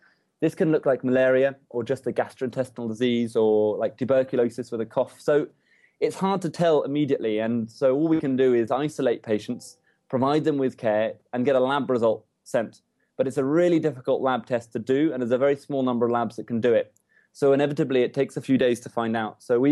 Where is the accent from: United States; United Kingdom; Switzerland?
United Kingdom; now in Sierra Leone; I'm a British doctor working for King's Health Partners in London and been out here for about a year and a half